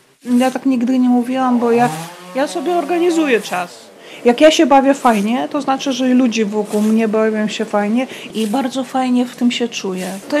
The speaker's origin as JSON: {"language": "Polish", "country": "Belarus", "lives_now": "Poland", "said": "Tutaj urodziła się moja mama. Także ja jestem stąd. I nie stąd. Przyjechałam z Puszczy Białowieskiej tylko po drugiej stronie granicy, więc ja jestem takim człowiekiem tutejszym, swoim, swoim tam, swoim tu. Tam mam rodziców, tutaj mam dzieci."}